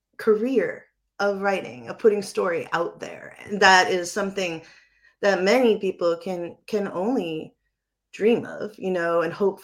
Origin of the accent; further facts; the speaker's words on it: New England, United States; I'm not you or Stephen King, but I'm from New England and I write that way.